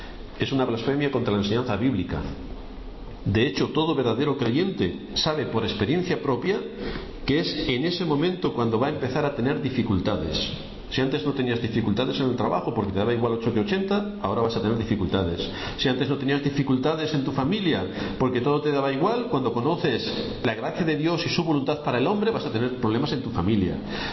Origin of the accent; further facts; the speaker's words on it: Valdepeñas, Castilla-La Mancha, Spain; born there; porque nací en Valdepeñas, que es la cuna del vino en toda Europa casi y parte del más allá.